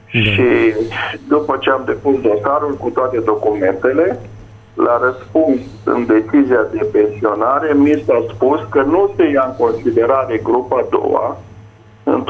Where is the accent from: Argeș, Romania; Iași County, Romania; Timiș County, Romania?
Timiș County, Romania; Timișoara; Bună ziua, sunt din Timișoara.